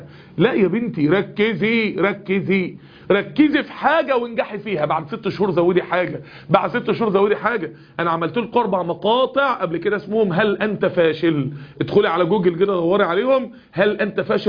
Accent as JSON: {"language": "Arabic", "town": "Kirkuk", "region": "Kirkuk Governorate", "country": "Iraq", "said": "احنا من كركوك جمهورية العراق"}